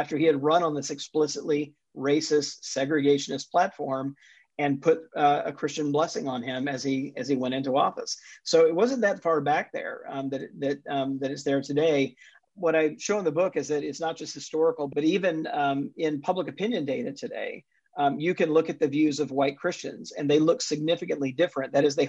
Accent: Jackson, Mississippi, United States; in my home state of Mississippi, so I grew up as a Southern Baptist in Jackson, Mississippi, for the most part.

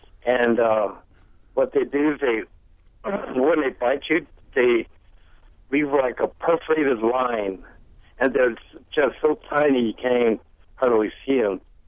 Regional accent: Janesville, Wisconsin, United States; I'm from Janesville.

